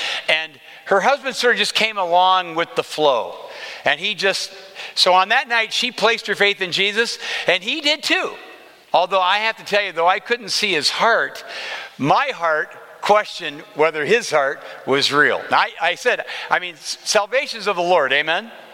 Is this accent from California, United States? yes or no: no; Des Moines, Iowa, United States; I am from Des Moines, Iowa.